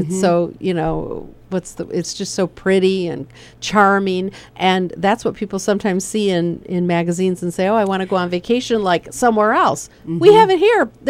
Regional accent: Michigan, United States; I am from Michigan originally, so I have not necessarily wandered far afield, even in our own Lehigh Valley.

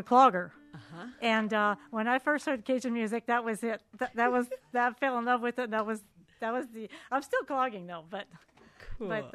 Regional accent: Valleyfield, Quebec, Canada; now in United States; Yes, a little place called Valleyfield, which is not far from the New York border.

